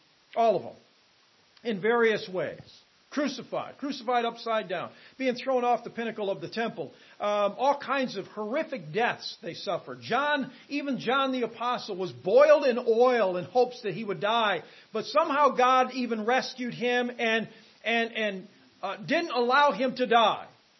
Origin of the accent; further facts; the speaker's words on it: United States; I enjoy being an American. I'm glad the Lord saw that I was born here and nowhere else.